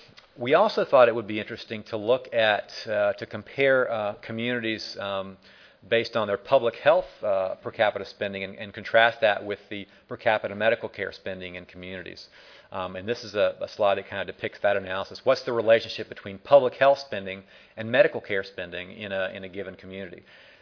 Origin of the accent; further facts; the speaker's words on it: Arkansas, United States; I know that I'm from Arkansas.